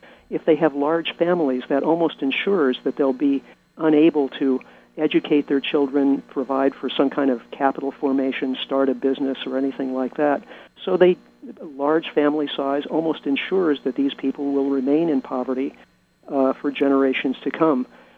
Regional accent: Midwest, United States; I am originally from the Midwest, so next time I'm back there, I should take some time and look that place up

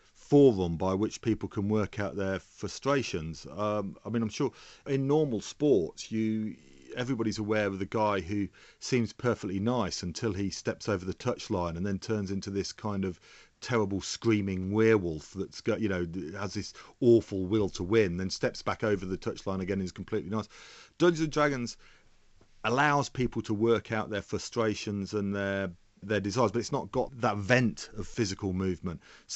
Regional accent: England, United Kingdom; when I was growing up in England, your class was an absolutely defining factor of who you were.

